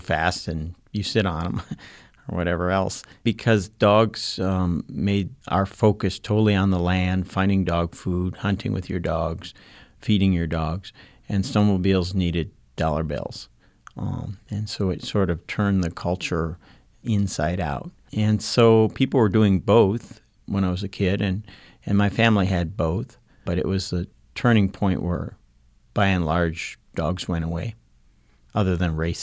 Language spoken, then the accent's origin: English; Alaska, United States; I grew up on the Kobuk River, which is about 100 miles north of the Arctic Circle in northern Alaska. I was 25 miles or so downriver from an Eskimo village.